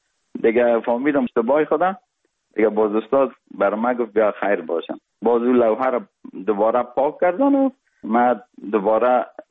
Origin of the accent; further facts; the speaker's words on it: Kabul, Afghanistan; also born or lived in Parwan Province; از او 40 روزه بودیم که پدرم مرا کابل آورد، چون وظیفه ایشان در کابل بود و ما در سایه کوتی سنگی کابل بزرگ شدیم.